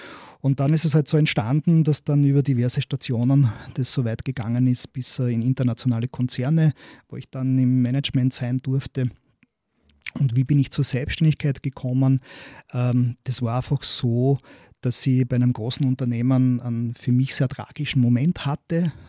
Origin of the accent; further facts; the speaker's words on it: Fürstenfeld, Styria, Austria; Also ich komme aus der Steiermark, bin in Fürstenfeld geboren